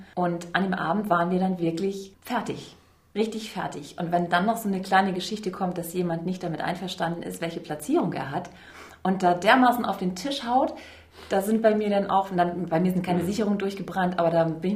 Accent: Schleswig-Holstein, Germany; ja genau, ich bin gebürtige Nordfriesin

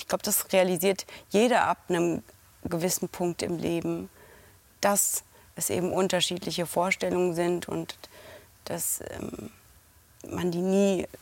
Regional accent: Netherlands; Aber das ist so mein Zuhause auch. Also ich bin da aufgewachsen in Holland, habe da sehr viele Ferien verbracht, habe da als Studentin Surfkurse gegeben.

